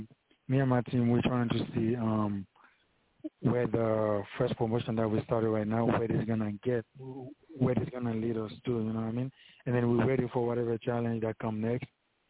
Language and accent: English; Haiti; So when I was growing up in Haiti, I used to hang out with some of the guys in my neighborhood that used to do music.